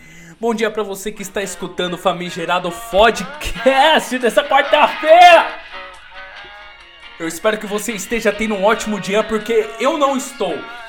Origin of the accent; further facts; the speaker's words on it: Northeast Region, Brazil; born there; now in São Paulo, Brazil; Moro em São Paulo, mas nasci no Nordeste.